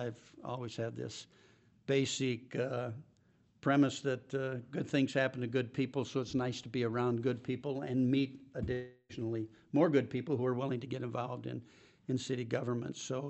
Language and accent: English; Sioux City, Iowa, United States; I'm a long-time, lifelong resident of Sioux City, born and raised in Sioux City